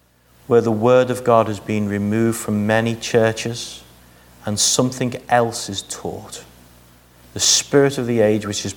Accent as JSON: {"language": "English", "town": "Liverpool", "region": "North West England", "country": "United Kingdom", "said": "I come from Liverpool, the capital island of Ireland, as you know. There are more Catholic churches in my city than anything."}